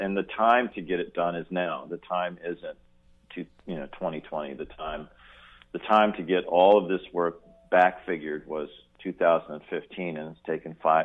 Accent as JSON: {"language": "English", "town": "Ashland", "region": "Oregon", "country": "United States", "tie": "born or raised there", "said": "I grew up in Ashland."}